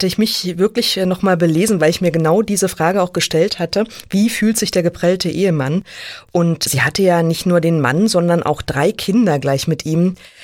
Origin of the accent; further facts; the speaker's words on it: Brandenburg, Germany; Da musste ich auch erst als Brandenburgerin nachschauen.